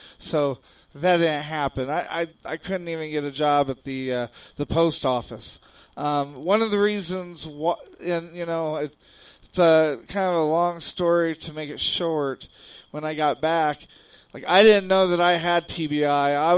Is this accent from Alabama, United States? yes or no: no; Kokomo, Indiana, United States; Kokomo is in a small town in Indiana, my hometown.